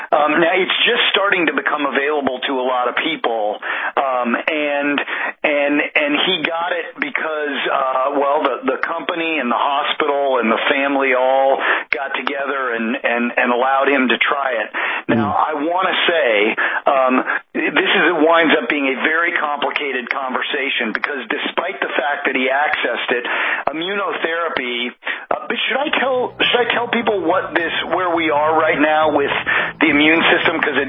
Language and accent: English; Colorado, United States; So in high school, growing up in Colorado, I had a group of seven friends